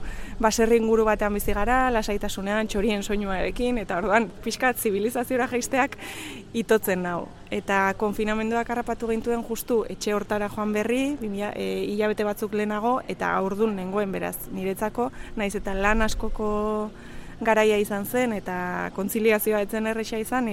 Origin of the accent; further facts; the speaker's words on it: San Sebastián, Basque Country, Spain; also born or lived in Bayonne; now in Zizurkil, Spain; Baionan jaio nintzen, eta Donostian bizi izan naiz haurtzaro eta gaztaro guztian, eta orain Zizurkilen bizi naiz.